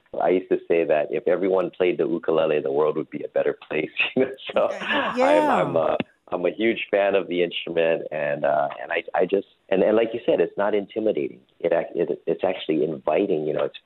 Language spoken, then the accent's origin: English; Hawaii, United States; because I was born and raised in Hawaii and playing the ukulele, you know, here.